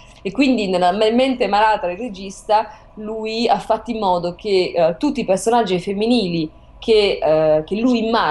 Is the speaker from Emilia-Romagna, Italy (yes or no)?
no; Sardinia, Italy; Dobbiamo assolutamente iniziare con la Sardegna, perché sicuramente l'energia che la mia terra magica ci darà